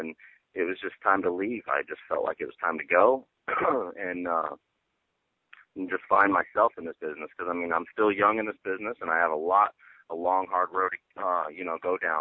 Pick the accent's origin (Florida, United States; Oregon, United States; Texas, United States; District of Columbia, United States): Florida, United States; Orlando; now in Miami, United States; Now I'm down here in Miami. I'm still from Orlando, but I'm down here in Miami for a little bit